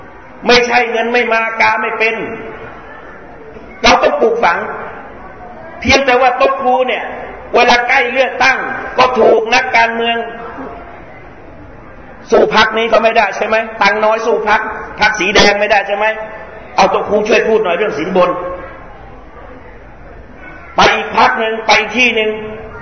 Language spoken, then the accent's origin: Thai; Southern Thailand, Thailand; แล้วพี่น้องมุสลิมเราชาวใต้ขึ้นเครื่องบ